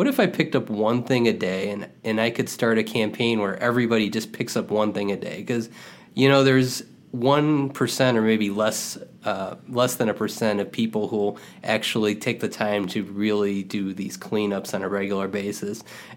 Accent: United States; it happened in the United States, and I'm from the United States, and Chernobyl seemed like a million miles away.

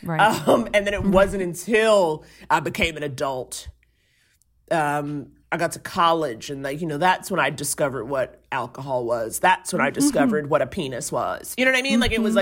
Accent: New York City, New York, United States; I grew up in Harlem, but I went to private school in the Upper East Side, like a very, you know, rich hoity-toity situation.

